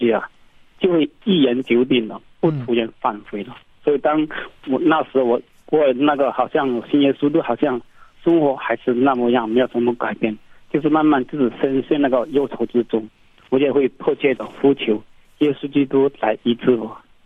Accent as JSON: {"language": "Chinese", "region": "Guangdong", "country": "China", "said": "我是广东的"}